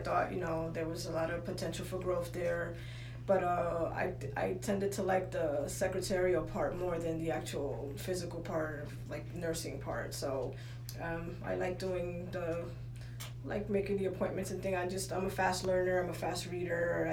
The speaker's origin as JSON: {"language": "English", "town": "Passaic", "region": "New Jersey", "country": "United States", "tie": "born there", "said": "I was born in Passaic, New Jersey."}